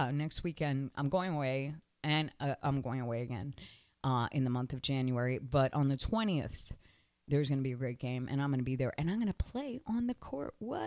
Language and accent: English; Canada; Now, I was raised in Canada, and I played hockey as my physical education, as well as skiing.